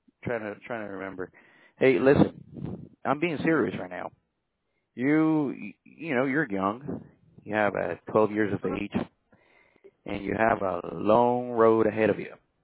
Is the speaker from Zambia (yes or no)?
no; El Salvador; I thought you decided to hang up because I told you I was from El Salvador.